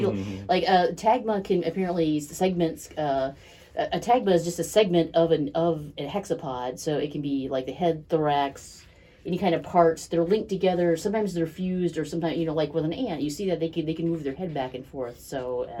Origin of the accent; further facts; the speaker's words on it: Midwest, United States; we're from the Midwest here.